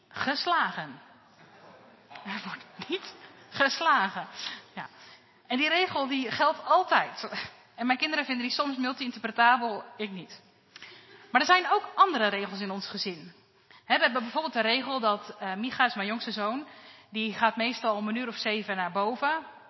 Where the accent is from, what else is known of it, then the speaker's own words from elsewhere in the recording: Rotterdam, South Holland, Netherlands; Nou, ik kom uit Rotterdam